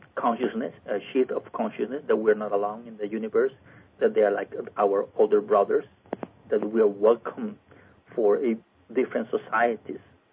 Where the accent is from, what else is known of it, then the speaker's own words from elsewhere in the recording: Lima, Peru; Well, yeah, I was born and raised in Lima, Peru.